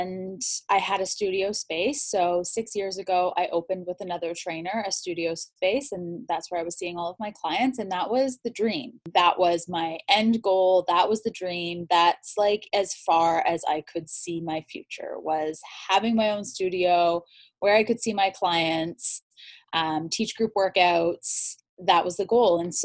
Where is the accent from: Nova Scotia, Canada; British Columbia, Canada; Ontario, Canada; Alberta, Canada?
Ontario, Canada; Toronto; And so I'm from Toronto